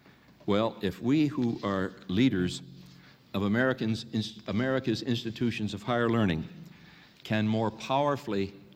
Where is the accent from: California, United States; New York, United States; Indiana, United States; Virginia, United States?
Indiana, United States; South Bend; Expecting a visit from a schoolmate from South Bend, my hometown, then studying